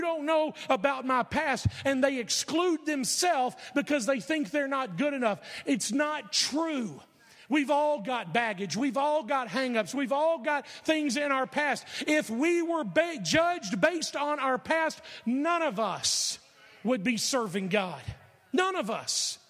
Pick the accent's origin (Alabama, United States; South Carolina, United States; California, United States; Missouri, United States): Alabama, United States; I'm a preacher from Alabama. I'm from Alabama. We're like 50th on every list in the country, you know?